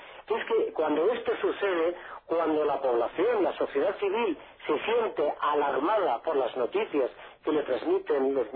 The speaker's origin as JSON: {"language": "Spanish", "country": "Spain", "said": "esto en Europa, en mi país, en España en particular, es un debate muy largo tiempo."}